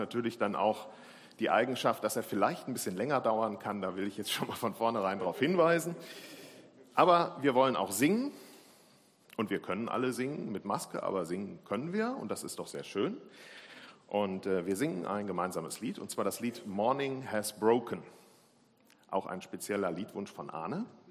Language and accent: German; Cologne, North Rhine-Westphalia, Germany; born there; Und ich bin auch in Köln geboren.